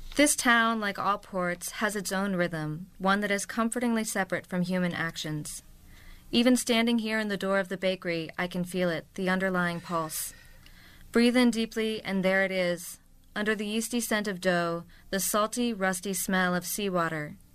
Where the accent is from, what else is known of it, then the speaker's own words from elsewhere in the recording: Maine, United States; Well, so I will say I grew up outside of Bangor, and I did work on the windjammers out of Rockland and Camden in that area.